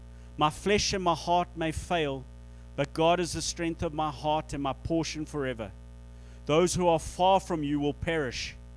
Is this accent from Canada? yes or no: yes; Canada; growing up in Canada, it's not something you see all that often.